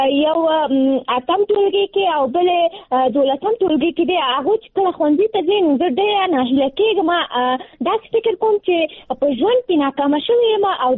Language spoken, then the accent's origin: Pashto; Nangarhar, Afghanistan; now in Kabul, Afghanistan; ما د ننګرهار د ولایت نه فعلاً په کابل کې ژوند کوم